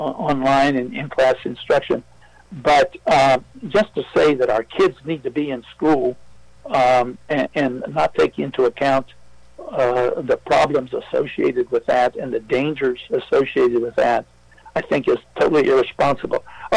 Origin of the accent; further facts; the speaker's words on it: Ohio, United States; I came from Appalachia, Ohio, and you know, if you go into some of those counties in Appalachia especially, they don't have access to the internet.